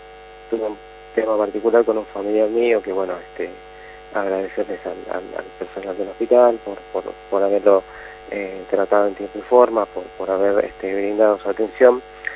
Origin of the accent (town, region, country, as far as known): Argentina